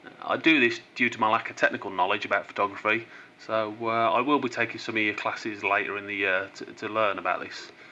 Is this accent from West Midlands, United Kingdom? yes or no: yes; Sutton Coldfield, West Midlands, United Kingdom; I'm from Sutton Coldfield, Birmingham, England.